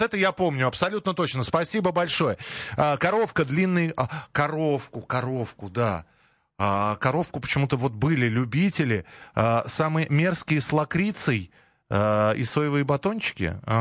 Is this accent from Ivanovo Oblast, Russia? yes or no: no; Moscow, Russia; я хоть и родился в Москве и вырос в Москве, но у нас не было в семье большого достатка